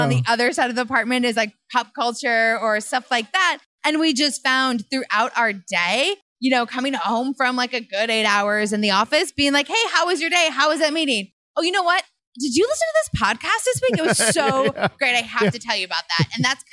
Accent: Pittsburgh, Pennsylvania, United States; I moved a bunch growing up, but I mainly lived in Pittsburgh. I do not have a Pittsburghese accent whatsoever.

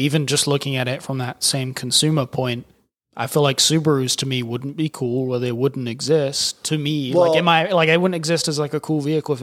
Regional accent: England, United Kingdom; I grew up in England

